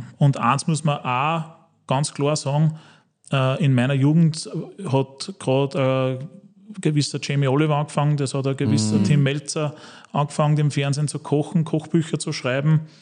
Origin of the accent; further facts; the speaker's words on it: Wels, Upper Austria, Austria; Ich habe eine ganz normale Lehre gemacht bei uns in Oberösterreich, in Wels